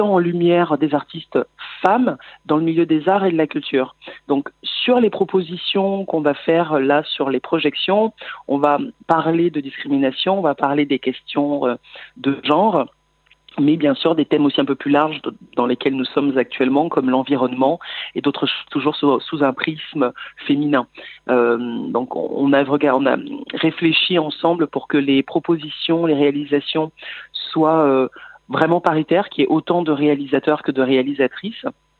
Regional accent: Toulouse, Occitanie, France; Et on est originaire de Toulouse.

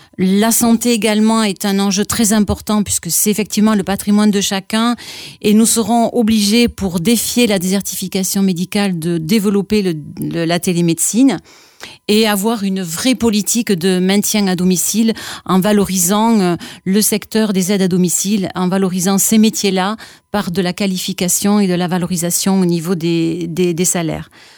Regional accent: Réalville, Occitanie, France; born there; je suis née à Réalville, je suis née dans ce pays de la Languedoc. J'ai été élevée par une famille d'agriculteurs et j'ai élevé mes enfants sur la commune de Monteil.

